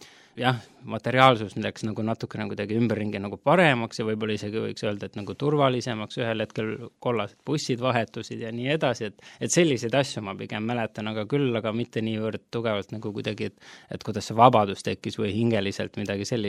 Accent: Tallinn, Harju County, Estonia; also born or lived in Haapsalu; olen ikkagi Tallinnast, kuigi esimesed 6 eluaastat elasin Haapsalus ja siis tulime Tallinnasse kooli. Ja sellest ajast peale olen ma nii-öelda ikkagi tunnen, et olen tallinlane, et esimesed 9 aastat siis alates koolist elasin Lasnamäel

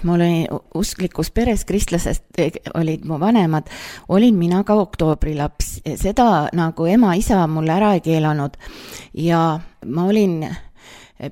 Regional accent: Suure-Jaani, Viljandi County, Estonia; now in Kolga-Jaani, Estonia; sündinud ma ei ole Kolgajaanis, ma olen pärit Suurejaanist ja lapsepõlve olen elanud Suurejaanis, nii et Kolgajaani viis mind elude juba ilisemal aastatel.

